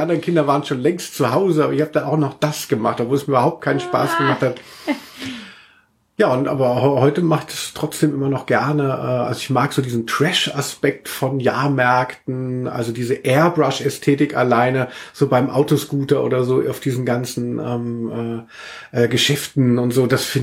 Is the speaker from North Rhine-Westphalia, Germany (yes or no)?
yes; Cologne, North Rhine-Westphalia, Germany; Also ich komme ja aus Köln, wie man weiß.